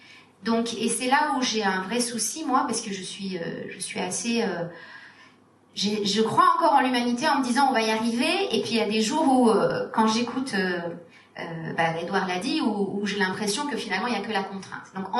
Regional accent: Algeria; moi je suis née, j'ai grandi en Algérie.

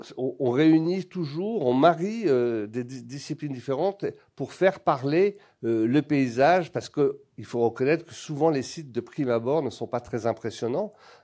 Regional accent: Brittany, France; Puis moi, je suis breton, donc j'écoute toujours les conseils.

